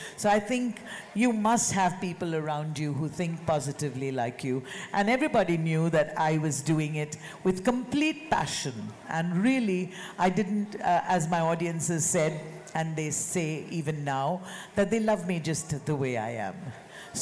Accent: Mumbai, Maharashtra, India; I grew up in Bombay

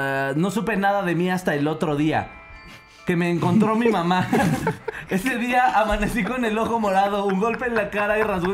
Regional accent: Iztapalapa, Mexico City, Mexico; Qué bueno que soy de Iztapalapa y ya estoy acostumbrada a esto

